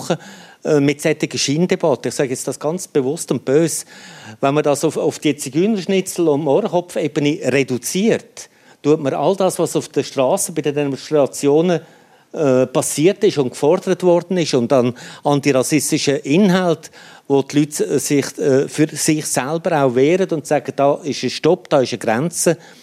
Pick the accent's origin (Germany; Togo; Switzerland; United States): Switzerland; wenn ich als Schweizer ins Ausland gehe, im deutschen Sprachraum, ist mir lange dann als Kuhschweizer ausgelacht worden.